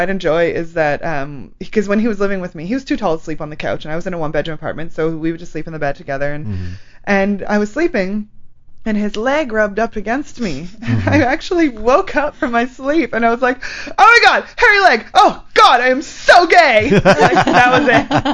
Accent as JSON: {"language": "English", "town": "Kelowna", "region": "British Columbia", "country": "Canada", "tie": "born or raised there", "said": "everybody made fun of me for being a lesbian in high school, and I'm from Kelowna, and I grew up in a little area called Rutland, and it was called Rutland Slutland"}